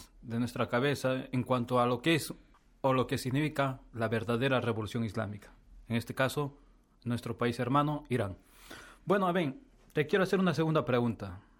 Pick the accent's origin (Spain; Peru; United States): Peru; tú eres peruano o somos peruanos, tenemos a un país hermano al costado de nosotros, Bolivia